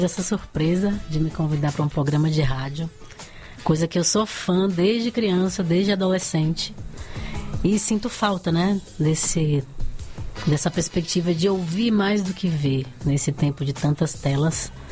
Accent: Paripiranga, Bahia, Brazil; Por isso que eu falo que eu sou de Paripiranga mesmo, a Malhada Vermelha.

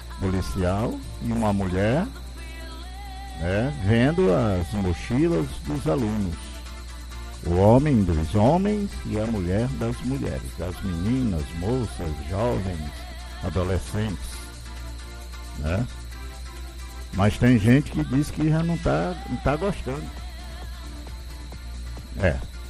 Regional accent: Brasiléia, Acre, Brazil; Em Brasileia, minha terra querida, minha terra natal.

